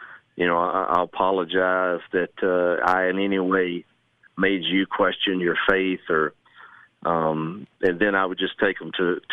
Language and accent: English; Mississippi, United States; And, I got back to Mississippi, my home state